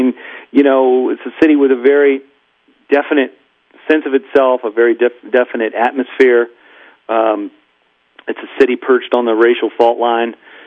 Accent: Memphis, Tennessee, United States; It really comes down to Memphis. I grew up in Memphis. It's the biggest thing that ever happened in my hometown.

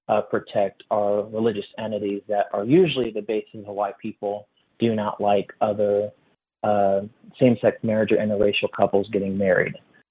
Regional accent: Independence, Missouri, United States; You know, I grew up Mormon here in Independence throughout my life

